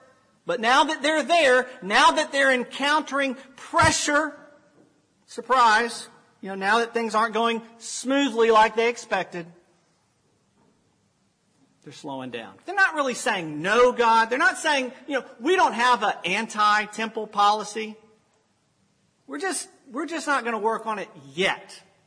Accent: Dallas, Texas, United States; You know, I'm from Dallas, as some of y'all know. We're still in the Bible Belt, so similar neck of the woods.

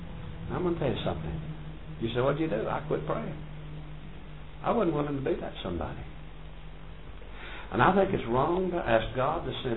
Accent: Georgia, United States; now I'm from North Georgia. I don't know how y'all do it over here.

